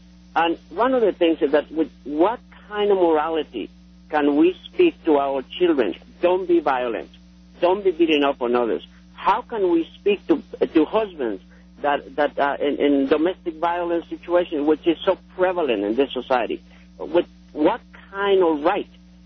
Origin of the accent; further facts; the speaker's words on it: New York, United States; also born or lived in Spain; I came from Spain. Mm. But my parents, actually, I grew up in New York.